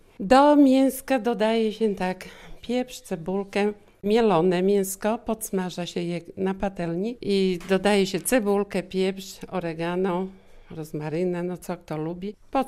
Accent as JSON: {"language": "Polish", "region": "Podlaskie Voivodeship", "country": "Poland", "said": "taka tradycja u nas na Podlasiu, że bardzo często spotykane są z serem."}